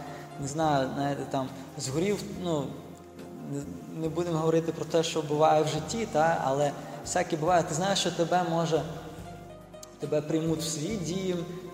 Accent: Brest, Brest Region, Belarus; це було в моєму рідному місті, в Бресті.

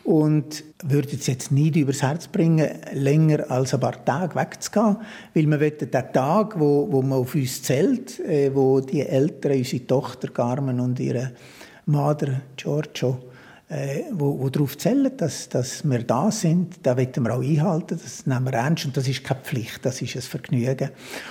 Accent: Obwalden, Switzerland; Lucia und ich sind aus dem Kanton Obwalden.

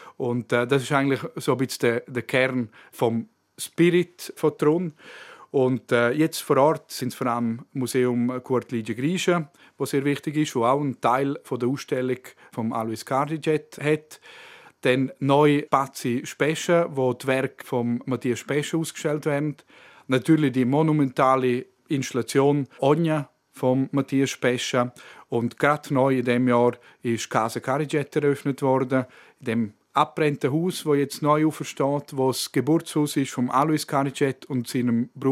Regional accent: Graubünden, Switzerland; gerade neben meinem Heimatdorf Surgulm

